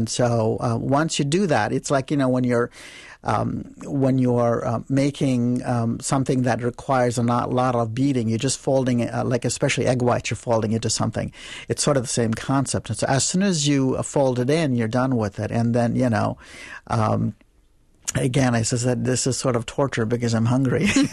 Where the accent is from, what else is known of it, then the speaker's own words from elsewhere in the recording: Mumbai, Maharashtra, India; I was born and raised in Mumbai, which is used to be called Bombay, and it's on the west coast of India, and so cosmopolitan city, yep.